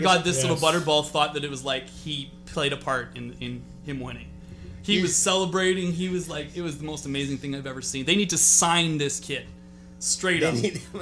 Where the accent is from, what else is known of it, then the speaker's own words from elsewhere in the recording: Port Hope, Ontario, Canada; a small, my hometown, okay? Port Hope, Ontario.